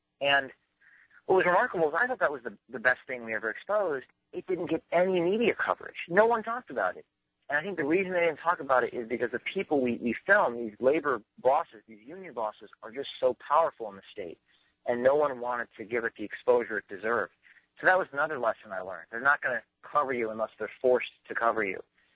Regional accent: New Jersey, United States; I'm from New Jersey, but I have an office in Westchester, New York.

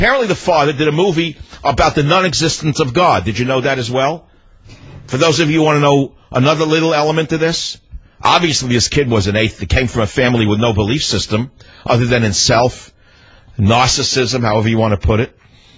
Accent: San Francisco, California, United States; KSFO in my hometown of San Francisco, Rebecca.

